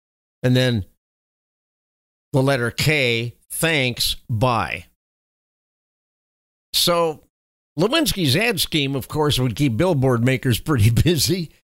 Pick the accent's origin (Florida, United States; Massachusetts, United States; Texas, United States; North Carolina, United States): Texas, United States; Houston; also born or lived in Fort Bend County, Texas; The good old boys network, Harris County, Houston, place that I actually call my hometown. I lived in Houston probably longer than at any other time in my life. And then Fort Bend County was second.